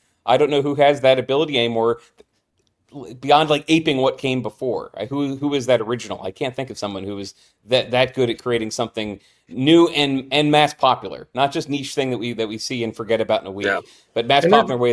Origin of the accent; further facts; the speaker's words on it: Delaware, United States; What did this mean to Methodists in Delaware, where I grew up?